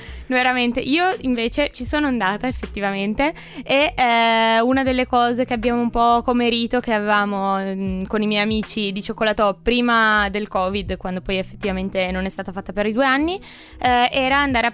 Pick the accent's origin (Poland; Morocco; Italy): Italy; Piedmont; io da buona piemontese non lo so